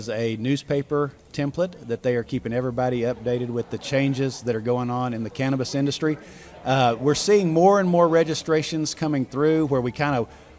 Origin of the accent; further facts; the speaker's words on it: Little Rock, Arkansas, United States; I'm from Little Rock, Arkansas